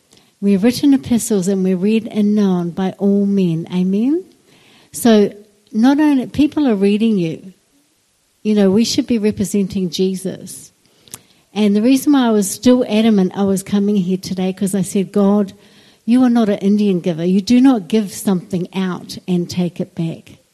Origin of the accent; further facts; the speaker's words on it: Whakatane, Bay of Plenty, New Zealand; moved away as an adult; also born or lived in Scotland; I was brought up in Whakatane up until the age of 21. I've got a Scottish dad, and I've got an Australian mother. So at 21 years old, I immigrated to Scotland.